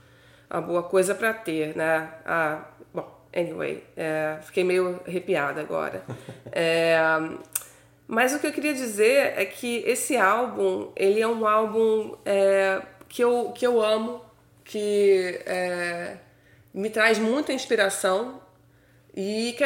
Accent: Rio de Janeiro, Brazil; moved away; porque eu sou do Rio, né? Então eu morava em São Paulo e ia visitar minha família

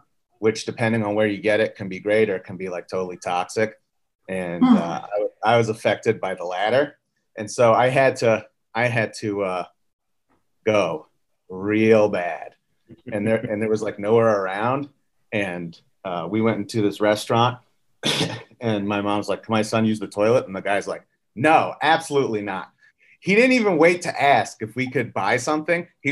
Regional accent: Philadelphia, Pennsylvania, United States; also born or lived in Israel; from Israel to Philadelphia. Yeah.

